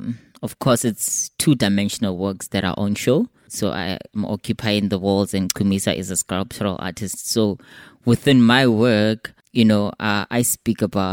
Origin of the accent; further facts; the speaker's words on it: Pretoria, Gauteng, South Africa; also born or lived in Limpopo; I was born in Limpopo, and for a couple of years, up until maybe I was seven, I was relocated to go and live in Gauteng, and that is Pretoria.